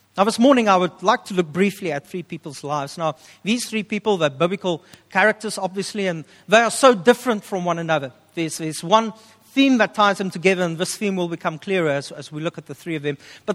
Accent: Upington, Northern Cape, South Africa; I come from Upington. I can handle the heat.

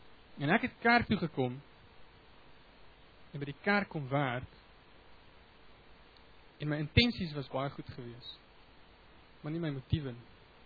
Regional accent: Free State, South Africa; Soos jy agtergekom het, ek kom uit die Vrystaat uit.

